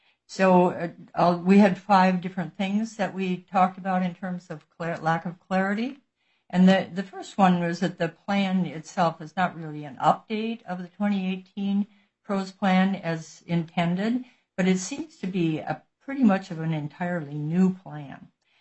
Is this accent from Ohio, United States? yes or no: no; Hansville, Washington, United States; Thank you. … from Hansville.